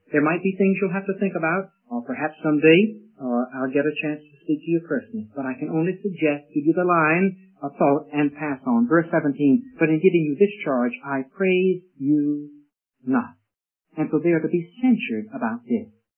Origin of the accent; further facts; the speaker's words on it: the South, United States; Concerning, let's say this, being a Southerner, my mother taught me about blacks and whites.